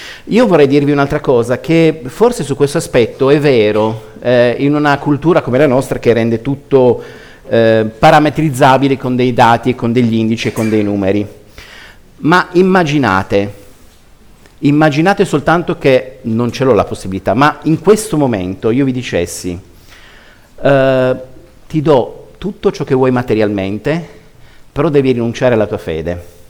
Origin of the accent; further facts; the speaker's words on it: Turin, Piedmont, Italy; vengo da Torino, quindi è facilissimo abbinare nome, città di provenienza